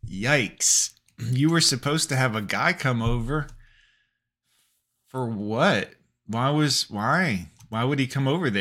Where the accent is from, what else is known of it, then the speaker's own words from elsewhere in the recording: the South, United States; I'm from the South, guys. Bear with me here.